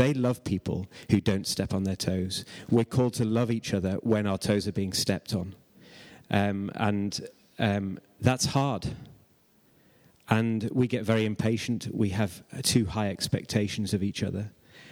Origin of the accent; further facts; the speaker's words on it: United Kingdom; I'm British.